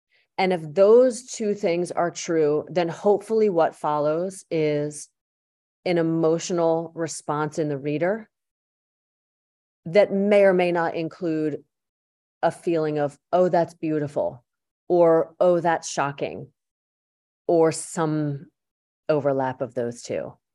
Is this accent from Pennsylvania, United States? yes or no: yes; Yardley, Pennsylvania, United States; And that's where my dad settled. And I grew up in Yardley, Pennsylvania, just a hop skip from there.